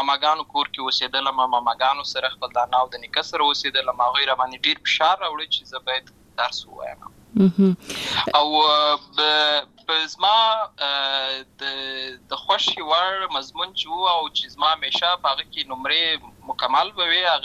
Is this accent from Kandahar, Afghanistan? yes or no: no; Lashkar Gah, Helmand, Afghanistan; زه په اصل کې د ورزغان ولایت یم، اما زه په هلمند ولایت لشکرګاه کې پیدا شوی یم، اما د لوی سوی یم، عملته می شونځي لسته ده